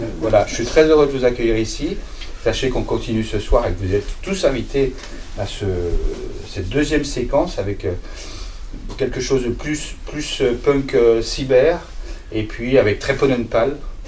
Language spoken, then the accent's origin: French; Bourgogne-Franche-Comté, France; parce que je viens de la Franche-Comté